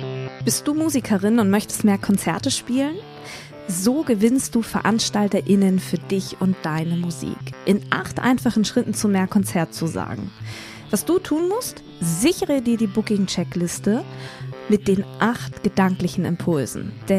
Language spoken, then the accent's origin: German; Lower Saxony, Germany; born there; Ich komme gebürtig aus dem Wendland.